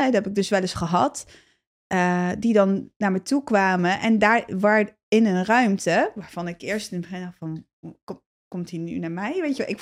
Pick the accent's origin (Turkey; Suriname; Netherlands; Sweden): Turkey; Als Turkse vrouw...